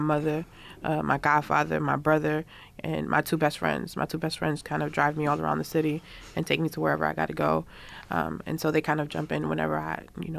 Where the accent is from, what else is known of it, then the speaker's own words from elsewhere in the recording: Puerto Rico; So I came from Puerto Rico. My mother doesn't speak English. My father doesn't speak English.